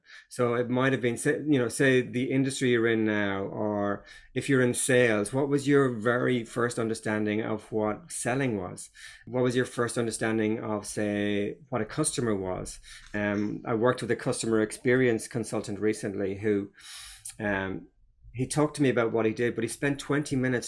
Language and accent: English; Ireland; as a young fella growing up in Ireland